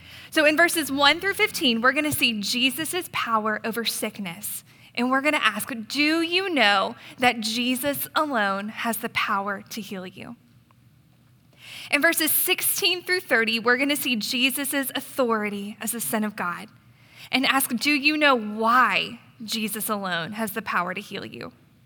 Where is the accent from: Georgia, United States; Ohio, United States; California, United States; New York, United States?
Georgia, United States; Atlanta; now in Dallas, United States; So I grew up in Atlanta, Georgia, and I attended the University of Georgia for undergrad